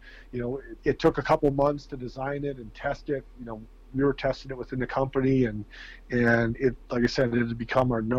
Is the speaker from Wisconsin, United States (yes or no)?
yes; Wisconsin, United States; But yeah, I live in Wisconsin. I was born and raised in Wisconsin.